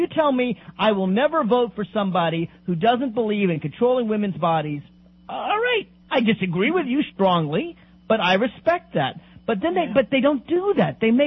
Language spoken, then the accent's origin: English; Nashville, Tennessee, United States; also born or lived in Boston; I grew up in Nashville, Tennessee. And I remember going up to the north because I went to school in Boston